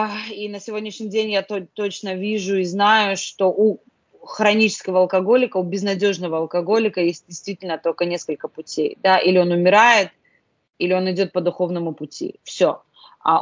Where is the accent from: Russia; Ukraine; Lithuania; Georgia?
Lithuania; потому что я сама еще из Литвы